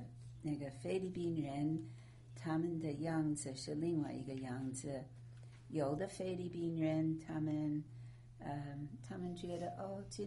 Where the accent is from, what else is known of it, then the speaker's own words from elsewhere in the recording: China; 我们中国人的特点就是殷勤，对不对？